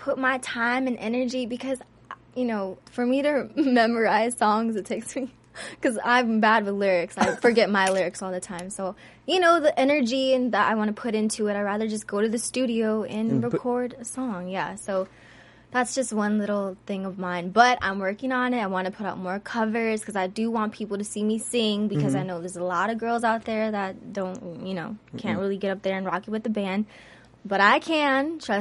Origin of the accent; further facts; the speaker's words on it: San Diego, California, United States; now in Los Angeles, United States; I'm a true Cali girl, born and raised in San Diego, living in L.A. The Bay is seriously my second home.